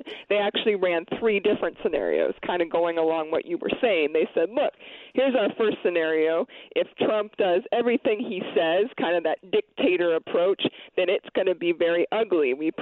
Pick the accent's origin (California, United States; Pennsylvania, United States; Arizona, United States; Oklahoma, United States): Pennsylvania, United States; I will say I was back in Pennsylvania, which is my home state.